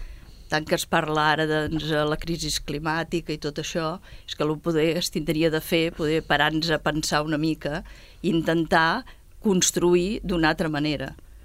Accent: Sabadell, Catalonia, Spain; soc de Sabadell

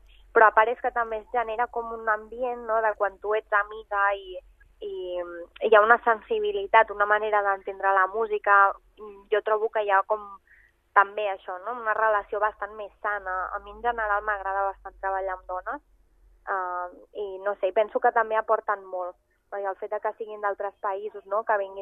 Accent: Sabadell, Catalonia, Spain; first language Catalan; moved away; Venir a Sabadell, estar amb la meva família, amb els meus amics de sempre

